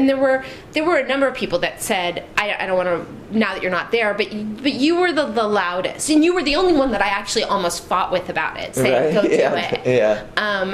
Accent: California, United States; And I was so, because I'm from Marin, I was so intrigued.

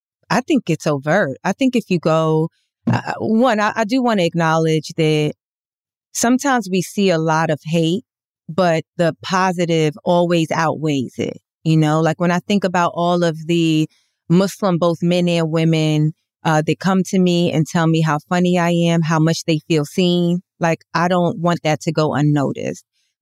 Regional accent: New York City, New York, United States; But you know, I grew up in Harlem, which is like in New York, one of the Black Meccas.

